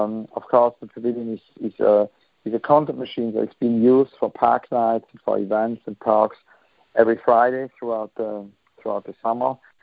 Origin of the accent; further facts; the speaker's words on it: Zurich, Switzerland; You know, I'm from Zurich, the city of Dada.